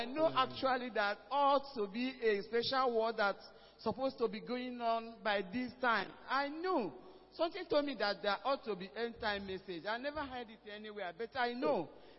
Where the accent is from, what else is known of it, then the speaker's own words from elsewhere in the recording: Awka, Anambra, Nigeria; So, I'm from Awka, Anambra State.